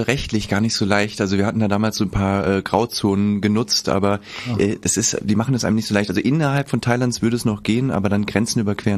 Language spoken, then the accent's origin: German; Hesse, Germany; also born or lived in Giessen / Mainz / Berlin; In Hessen bin ich aufgewachsen und bin dann so immer schrittweise in größere Städte, also erst nach Gießen zum Studieren, dann nach Mainz, dann nach Berlin, und jetzt bin ich aber wieder aus der großen Stadt zurück aufs Land.